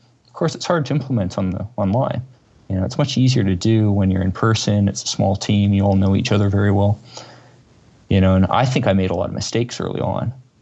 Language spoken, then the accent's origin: English; Toronto, Ontario, Canada; born or raised there